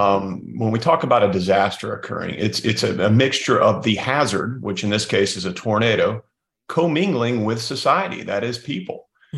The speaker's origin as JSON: {"language": "English", "region": "Georgia", "country": "United States", "tie": "born or raised there", "said": "I grew up in Georgia, so born on Peachtree Street, I know it quite well."}